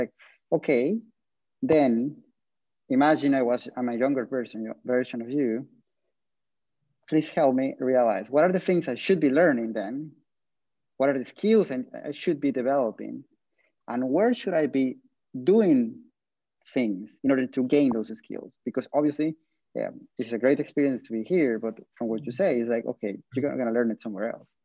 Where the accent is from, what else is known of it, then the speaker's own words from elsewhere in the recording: Guatemala; I'm from Guatemala. I'm an MPA from the second year.